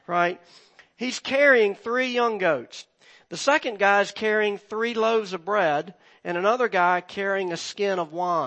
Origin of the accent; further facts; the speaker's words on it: United States; Now, again, as an American, that doesn't resonate that much with us.